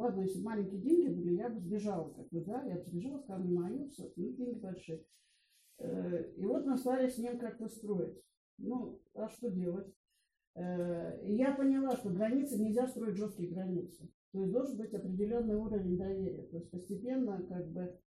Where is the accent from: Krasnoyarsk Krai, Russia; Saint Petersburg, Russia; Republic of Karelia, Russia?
Saint Petersburg, Russia; Он двух моих питерских убрал, я одна из Питера.